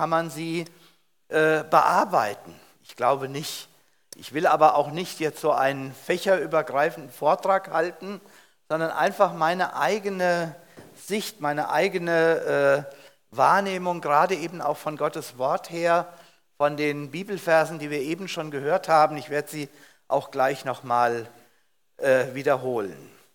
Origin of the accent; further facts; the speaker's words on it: Hesse, Germany; accent: Hessian; ich komme ursprünglich aus dem hessischen Hinterland. Vielleicht hört man das noch ein bisschen an meinem Tonfall.